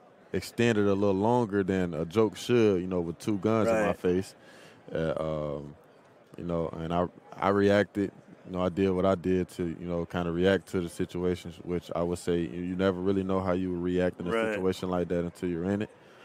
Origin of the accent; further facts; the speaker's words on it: Tuscaloosa, Alabama, United States; Tuscaloosa, Alabama.